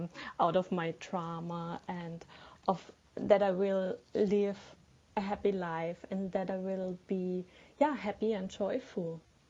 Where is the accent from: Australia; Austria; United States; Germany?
Austria; Vienna; I'm from Vienna, from Austria. And so I grew up there.